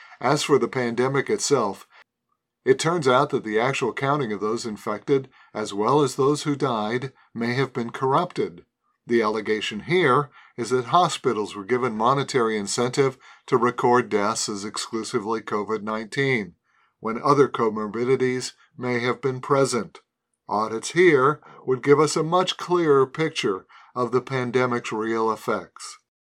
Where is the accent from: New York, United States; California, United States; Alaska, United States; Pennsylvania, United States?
Pennsylvania, United States; including my home state of Pennsylvania